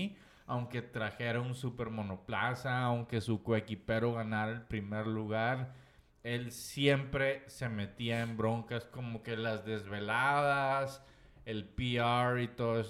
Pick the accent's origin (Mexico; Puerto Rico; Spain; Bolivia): Mexico; Güey, soy mexicano.